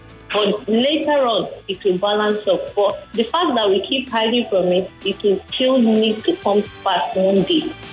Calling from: Maryland, United States; I'm from Maryland.

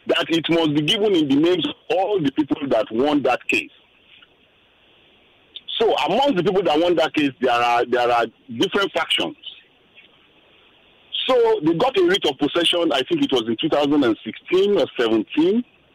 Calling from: Magodo, Lagos, Nigeria; I'm calling from Magodo.

